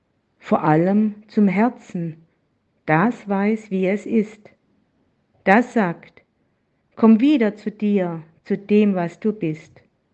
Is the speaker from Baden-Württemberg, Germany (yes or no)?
yes; Baden-Württemberg, Germany; Nach dem Sommercamp bin ich direkt nach Baden-Württemberg, meine alte Heimat, gefahren.